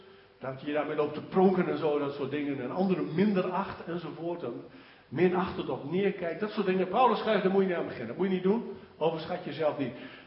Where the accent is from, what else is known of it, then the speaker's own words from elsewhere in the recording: Groningen, Netherlands; Nou hebben wij er als Groningers sowieso niet zo'n neiging toe